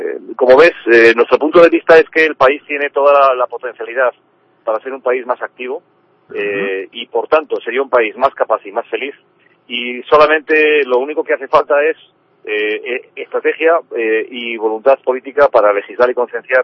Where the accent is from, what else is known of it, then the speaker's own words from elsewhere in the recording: Spain; todos nos debemos de felicitar como españoles